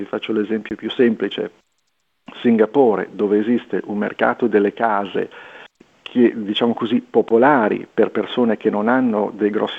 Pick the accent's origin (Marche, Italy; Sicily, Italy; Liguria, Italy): Liguria, Italy; e da ligure, dove